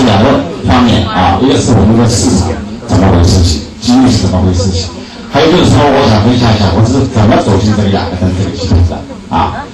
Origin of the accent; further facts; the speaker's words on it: Hangzhou, Zhejiang, China; 我是杭州人啊，工作单位在萧山，自己从事一家物业公司。